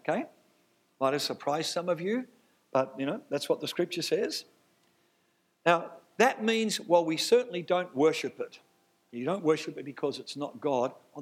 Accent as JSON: {"language": "English", "country": "Australia", "said": "I come from Australia."}